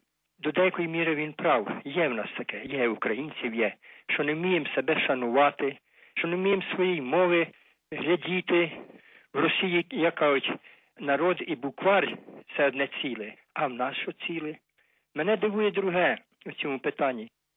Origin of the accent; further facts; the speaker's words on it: Irpin, Kyiv Oblast, Ukraine; Я з Ірпіня. Ірпінь